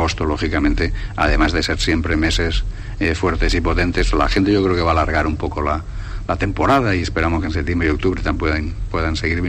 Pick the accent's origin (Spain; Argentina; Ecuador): Spain; Sant Jordi, Valencian Community; estamos en Sant Jordi, somos del pueblo de Sant Jordi